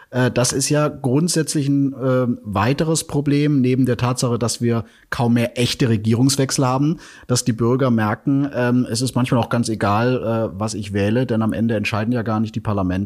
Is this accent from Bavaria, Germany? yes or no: yes; Bavaria, Germany; sage ich auch als Bayer